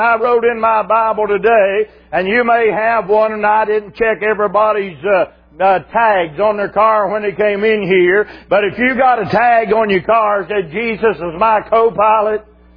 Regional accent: West Virginia, United States; born there; I was born in West Virginia in the night, about 10 o'clock at night

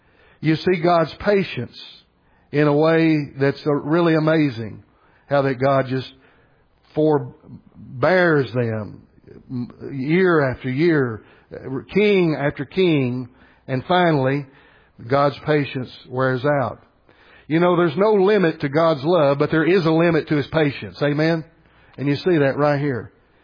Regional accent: United States; I know everyone here, as not only a Christian, but as an American

